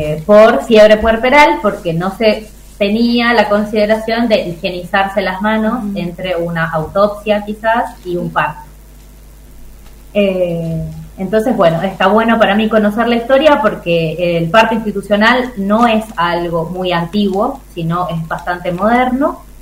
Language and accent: Spanish; Tucumán, Argentina; now in Mendoza, Argentina; Yo soy tucumana, hace poco también que vivo acá en Mendoza